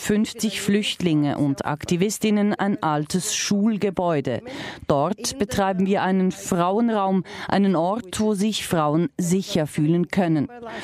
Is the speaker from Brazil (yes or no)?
yes; Brazil; now in Berlin, Germany; Selber lebe ich seit fast 30 Jahren nicht mehr in meinem Heimatland Brasilien.